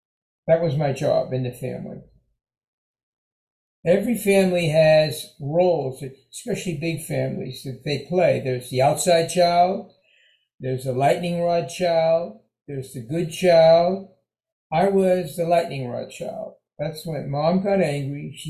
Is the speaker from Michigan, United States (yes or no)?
no; Pittsburgh, Pennsylvania, United States; I'm from Pittsburgh. My dad was a mill doctor before he started private practice as an eye doctor.